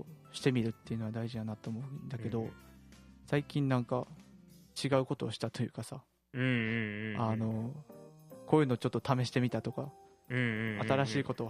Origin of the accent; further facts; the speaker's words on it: Kansai, Japan; accent: Kansai; なんか俺最近関西弁が下手になってるの